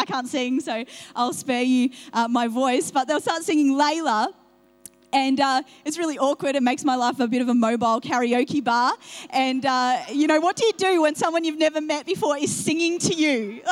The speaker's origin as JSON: {"language": "English", "region": "England", "country": "United Kingdom", "tie": "born there", "said": "I'm like, I was born in England. And they're like, England? And then finally I'll be like, and my dad's Persian, my mum's Irish."}